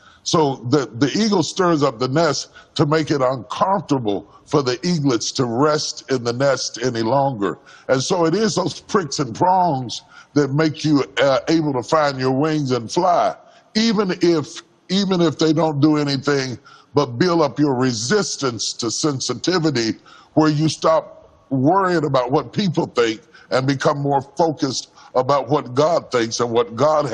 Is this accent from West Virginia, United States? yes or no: yes; Charleston, West Virginia, United States; I grew up in Charleston, West Virginia, and the population, I think, is around 40,000 people in the city of Charleston.